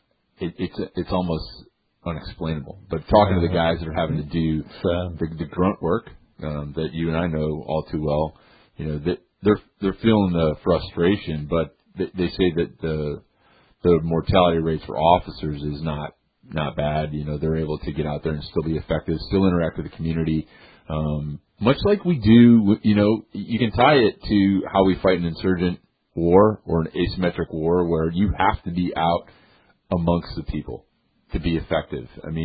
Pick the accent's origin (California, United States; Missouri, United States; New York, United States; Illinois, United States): Illinois, United States; that Illinois being my home state